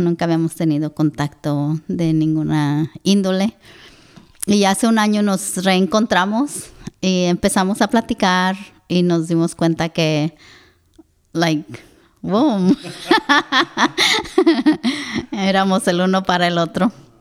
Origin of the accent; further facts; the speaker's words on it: Michoacán, Mexico; Yo nací en México, en Michoacán. El famoso Michoacán.